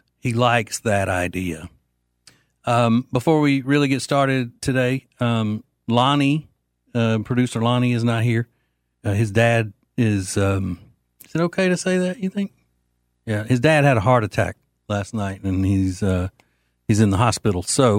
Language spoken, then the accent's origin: English; Louisiana, United States; I'm not from South Louisiana, and everything in South Louisiana is Catholic. I'm from central to north Louisiana, where it's all different kinds of faiths. I was raised Southern Baptist.